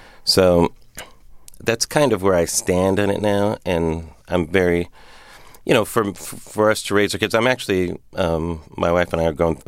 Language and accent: English; Pomona, California, United States; born or raised there